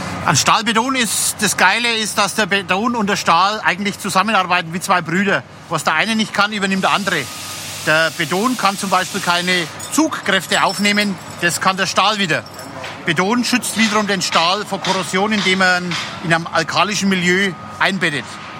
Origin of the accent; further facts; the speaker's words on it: Bavaria, Germany; Ich komme ja aus Bayern, ich hätte mir das auch nicht vorgestellt, wie kompliziert es ist, auf einer Insel zu bauen.